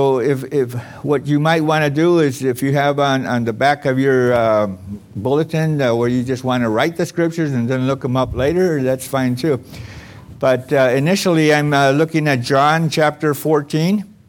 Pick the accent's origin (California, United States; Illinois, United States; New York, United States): California, United States; San Diego; that whole school went down to Point Loma in San Diego, and I'm from San Diego, so they waited for me to go to college up there for 4 years and then moved down to my hometown.